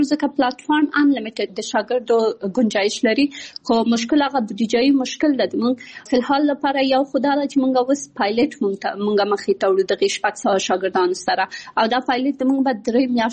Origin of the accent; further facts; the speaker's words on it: Kabul, Afghanistan; born there; also born or lived in Pakistan; د ملیحې اکادمي بنسټ ایښودونکی یم. زه په کابل کې زیږیدلې یم او خپل ابتدایي تعلیمات مې په پاکستان کې کړی او بیا ثانوي او بیرته پوهنتون مې په کابل کې ویلی ده.